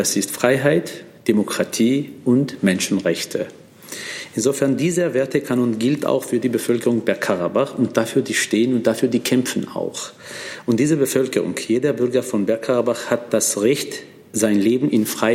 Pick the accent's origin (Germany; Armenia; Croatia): Armenia; German is a second language; ich als Armenier würde ich gern das lernen von denen